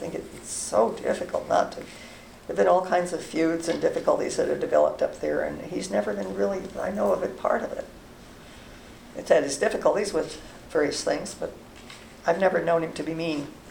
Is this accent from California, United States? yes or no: yes; California, United States; we came from an urban area, and I came from Marin County originally